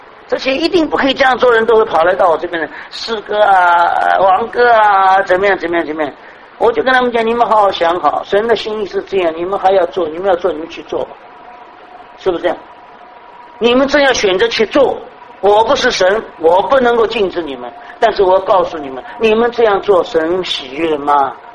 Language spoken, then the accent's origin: Chinese; Shanghai, China; 我们上海人说，那里头的儿子自己的好